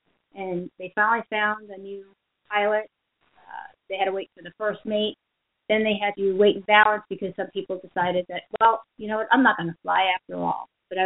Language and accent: English; Miami, Florida, United States; And I'm from Miami, where it's 80 degrees.